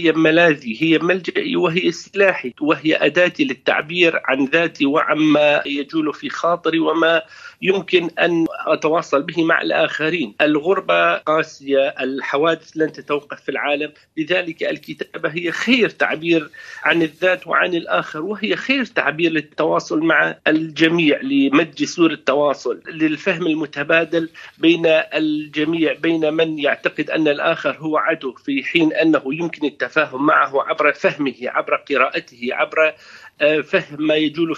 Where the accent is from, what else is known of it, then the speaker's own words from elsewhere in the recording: Syria; now in London, United Kingdom; لا يمكننا كسوريين إلا أن نفكر كسوريين